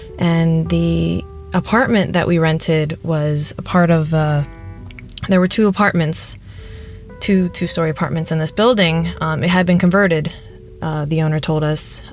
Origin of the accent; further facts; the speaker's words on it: Maryland, United States; I'm from Maryland, currently living in Florida.